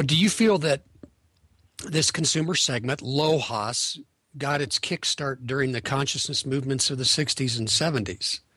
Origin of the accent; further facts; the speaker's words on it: Kansas, United States; he was from California and I come from Kansas.